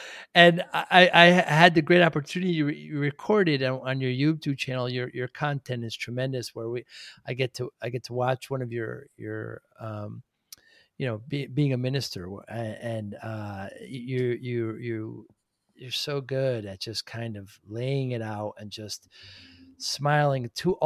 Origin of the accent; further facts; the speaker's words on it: Northeast, United States; You know, I'm from the Northeast, and my daughter went to Cal State.